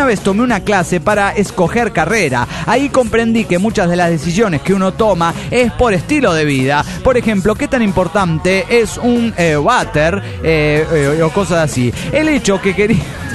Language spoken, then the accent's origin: Spanish; Peru; born there